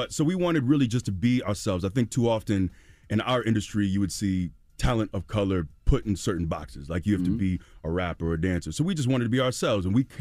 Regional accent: Florida, United States; I grew up in Florida, so I was a big WCW guy.

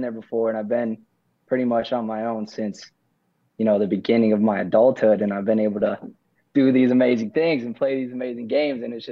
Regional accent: Ohio, United States; Like, I grew up in Ohio, and my dad passed away.

